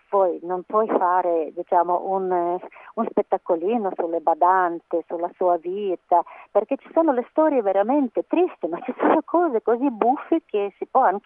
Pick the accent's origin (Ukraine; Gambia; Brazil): Ukraine; Italian is a second language; now in Italy; perché parlo di Ucraina, di mio paese, non parlo di altri, Ucraina come la Toscana, aria asciutta, bella, tutto verde, tutto, anche ci sono montagne, Carpati, è veramente bel paese